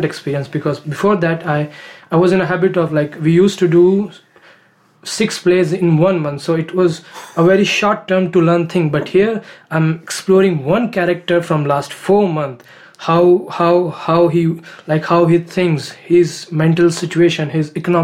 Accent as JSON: {"language": "English", "region": "Delhi", "country": "India", "moved": "as an adult", "said": "I came all the way from Delhi to do theater."}